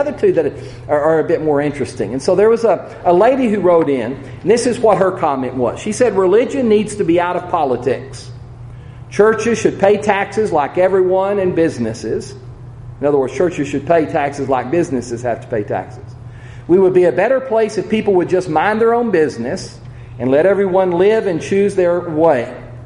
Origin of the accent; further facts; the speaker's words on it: United States; As an American, by the way, this isn't me as a Christian, I as American agree with the concept of the separation of church and state.